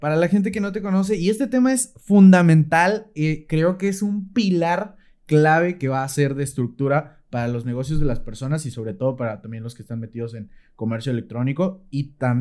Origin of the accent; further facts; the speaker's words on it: Mexico City, Mexico; accent: chilango; now in Monterrey, Mexico; yo soy de Pachuca, Hidalgo. Entonces igualito de que estoy por acá. Los de aquí dicen, oye, todavía hablas como chilango. Y los de allá me dicen, oye, ya hablas como regio, ¿sabes?